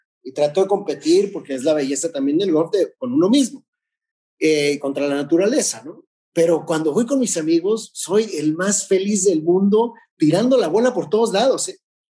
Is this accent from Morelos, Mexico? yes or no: no; Tijuana, Baja California, Mexico; estaba en Tijuana, en mi ciudad natal